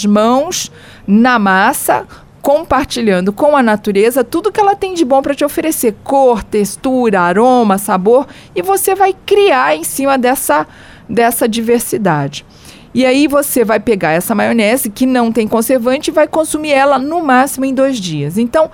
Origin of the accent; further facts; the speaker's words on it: Rio de Janeiro, Brazil; Eu coloco um dentinho de alho, porque eu curto alho, sou carioca.